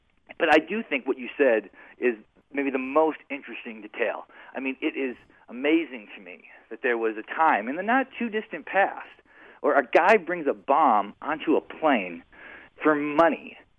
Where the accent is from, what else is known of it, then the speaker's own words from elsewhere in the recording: Midwest, United States; the first one was about like hair metal and growing up in the Midwest and listening to, you know